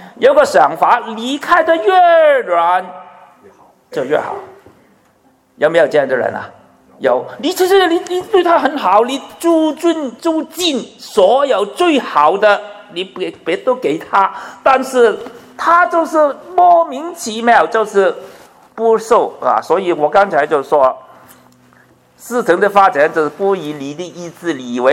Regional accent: Guangdong, China; 所以世界上有一句说话，就是我们广东人说

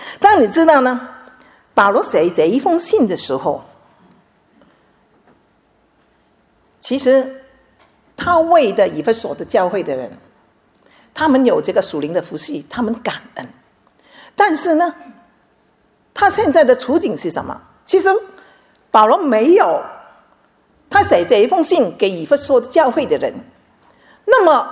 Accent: China; 你知道吗？我们中国人很喜欢人胖胖的、肥肥的

